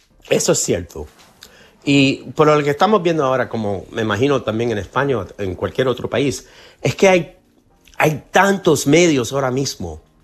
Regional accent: United States; jamás yo pensaba que nosotros como norteamericanos estaríamos aquí en este momento.

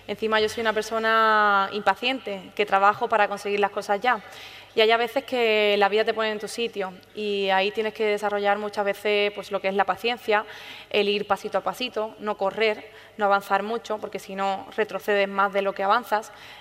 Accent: Huelva, Andalusia, Spain; seguramente sea en Huelva, de momento no está cerrado, pero me haría mucha ilusión poder estar en mi tierra con toda mi gente

